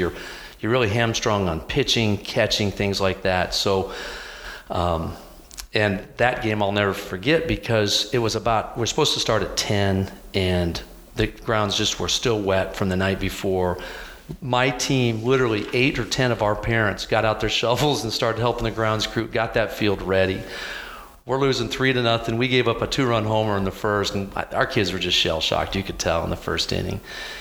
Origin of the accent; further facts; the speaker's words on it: Iowa, United States; You know, we're from Iowa. We don't play year-round baseball.